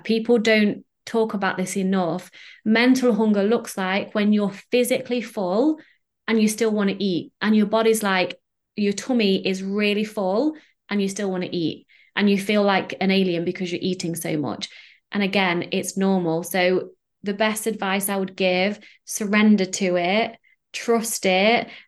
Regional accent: England, United Kingdom; So I'm English, so I work in like pounds and stone.

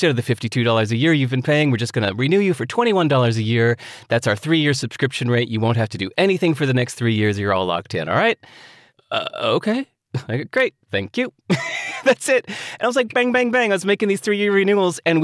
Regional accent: Chicago, Illinois, United States; I grew up in Chicago.

